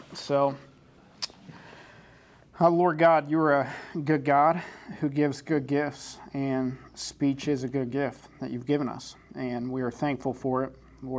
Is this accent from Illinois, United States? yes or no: yes; Illinois, United States; but I grew up in Southern Illinois. It's basically the outskirts of the Bible Belt.